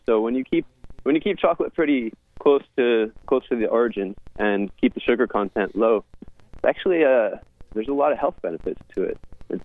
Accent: Singapore; I surfed a long time. I grew up in Singapore, and then I surfed a long time in Indonesia.

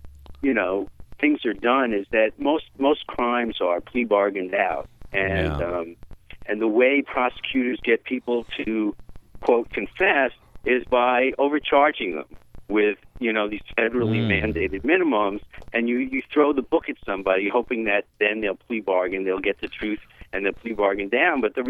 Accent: California, United States; I'm from California, where you know, medical marijuana has been legalized.

